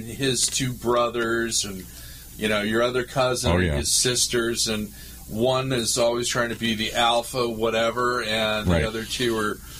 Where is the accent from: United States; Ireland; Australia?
Ireland; I'm Irish at 60 as well.